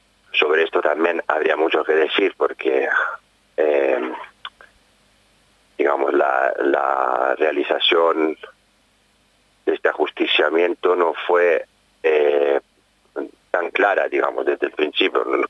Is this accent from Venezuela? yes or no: no; Italy; now in Casilda, Argentina; como ciudadano italiano y como perteneciente a una tradición militante de izquierda, que son mis bases, mis raíces y mi memoria